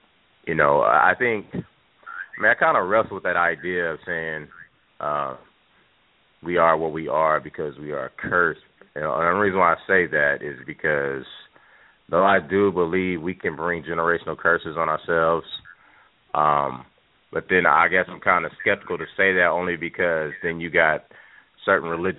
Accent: Stockton, California, United States; But then where I grew up in Stockton, California, we were always one of the top six cities in America that were the most racially diverse.

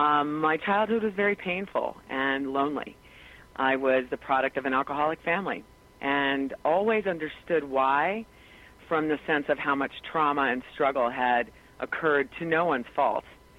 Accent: New Jersey, United States; Okay, so I was born in New Jersey. I'm a Jersey girl, and I live at the coast where … hangs out, and it's been a really fun place to grow up.

